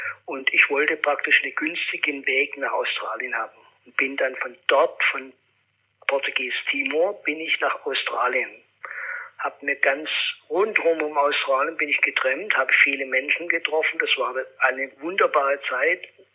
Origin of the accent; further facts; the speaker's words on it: Stuttgart, Baden-Württemberg, Germany; now in Pforzheim, Germany; Ich bin in Stuttgart geboren, wohne aber in den letzten Jahren in Pforzheim, weil meine Vorfahren kamen aus Pforzheim und aus dem Schwäbischen Wald. Ich bin eine Mischung, ja, aus Schwaben und Badenern.